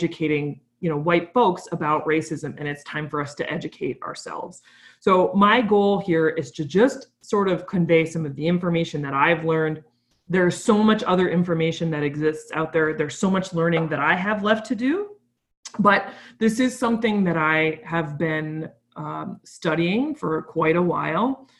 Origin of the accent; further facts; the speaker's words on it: New York, United States; also born or lived in Massachusetts; I'm from New York, but I lived in Mass for a while.